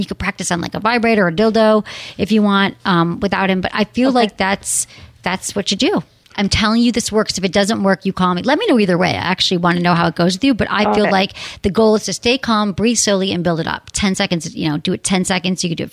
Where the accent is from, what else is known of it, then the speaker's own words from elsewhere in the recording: Michigan, United States; I'm from Michigan.